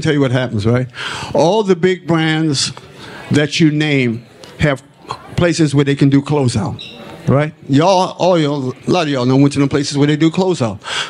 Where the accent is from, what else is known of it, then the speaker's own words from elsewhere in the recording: New York City, New York, United States; that's a lesson I learned from growing up in Harlem, real poor, swimming in the Harlem River.